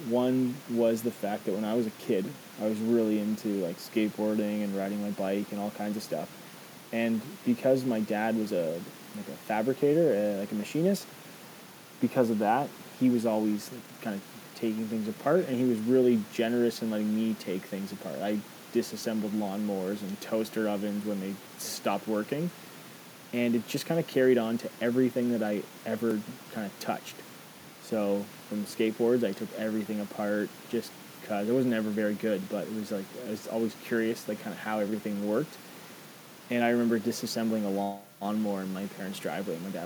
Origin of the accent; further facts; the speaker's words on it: Canada; a bunch of my friends who I used to play golf with, being Canadian, played hockey with, being Canadian, that was like the thing you do.